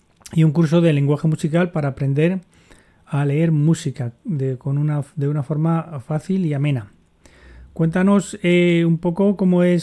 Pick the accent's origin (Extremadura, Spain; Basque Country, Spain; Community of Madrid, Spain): Community of Madrid, Spain; Madrid; now in Alicante, Spain; Yo vivo en Alicante, soy de Madrid, vivo en Alicante ya también hace unos 10 años